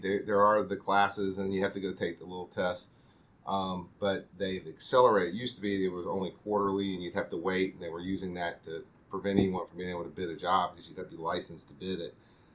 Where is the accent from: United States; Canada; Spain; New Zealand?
United States; Mississippi; Well, I wasn't born there, but here my whole life other than birth. So, grew up in South Mississippi, went to Ole Miss Law School, and then, have been in the Jackson area for probably 20 years.